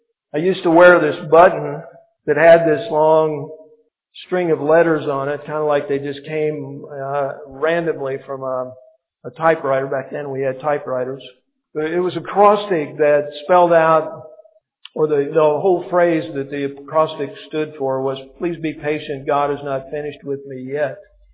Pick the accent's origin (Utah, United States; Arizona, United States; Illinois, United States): Illinois, United States; now in California, United States; we're from Illinois actually, we're from Southern Illinois, my wife and I both. When we moved to California, we moved from the Chicago area.